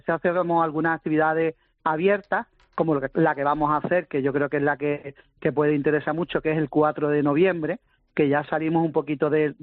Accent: Málaga, Andalusia, Spain; Nosotros somos malagueños y picasianos, somos picaseños.

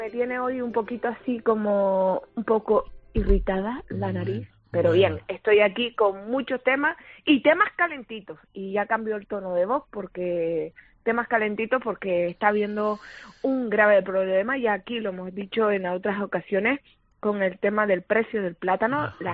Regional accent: Canary Islands, Spain; donde todos estamos más conscientes que somos canarios

